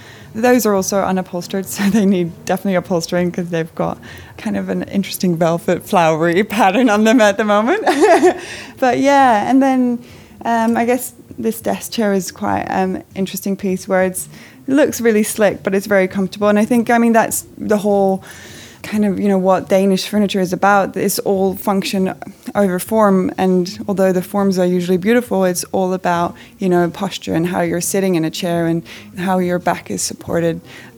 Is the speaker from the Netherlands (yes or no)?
yes; Netherlands; I'm from the Netherlands, that is quite handy because I get to go back home and combine work and family.